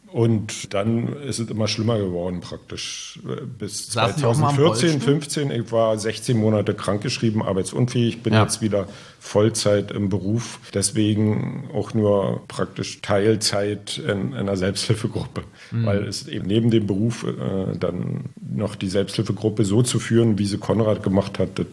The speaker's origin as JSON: {"language": "German", "town": "Strausberg", "region": "Brandenburg", "country": "Germany", "said": "Selber komme ich aus Strausberg."}